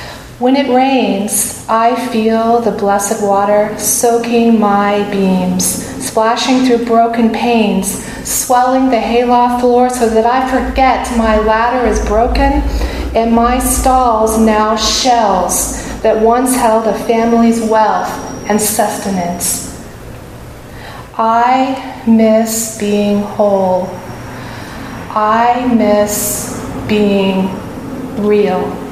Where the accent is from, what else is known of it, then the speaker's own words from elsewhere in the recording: Kansas City, Missouri, United States; I'm from Missouri, and so Ellen's poem about the ruby slippers. I'm from Kansas City, not Kansas. Well, Dorothy's from Kansas, but I'm from Missouri.